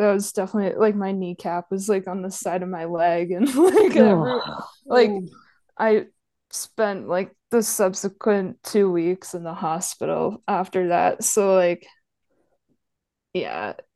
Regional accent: Saranac Lake, New York, United States; yeah, I'm actually from the Northeast originally. I'm from a small town called Saranac Lake, which is right outside the Olympic Village of Lake Placid.

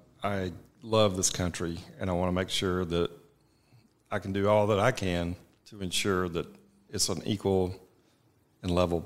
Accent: Beaufort, Georgia, United States; I grew up in Beaufort, Georgia, which is, you know, 20 miles from Winder.

